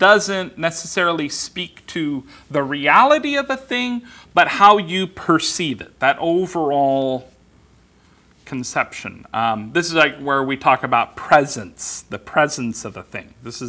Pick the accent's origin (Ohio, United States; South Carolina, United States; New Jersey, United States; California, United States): California, United States; Los Angeles; One, where I grew up in Los Angeles, there was a lot of gang activity.